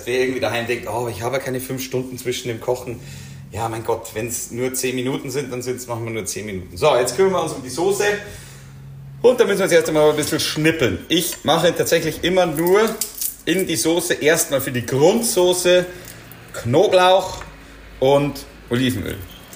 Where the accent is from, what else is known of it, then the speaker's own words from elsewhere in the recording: Huglfing, Bavaria, Germany; in Hugelfing, wo ich herkomme, ihre eigenen Suppennudeln gemacht hat